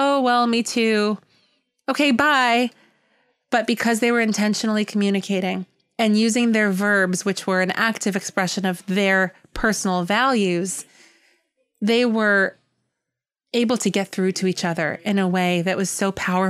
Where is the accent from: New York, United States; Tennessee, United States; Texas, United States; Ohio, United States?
New York, United States; New York City; So I was born in Manhattan on the Upper West Side.